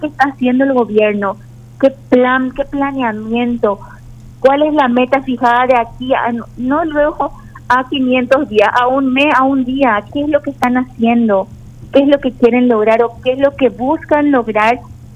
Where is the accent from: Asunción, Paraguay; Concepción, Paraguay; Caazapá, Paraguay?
Concepción, Paraguay; Cuando decimos somos de Concepción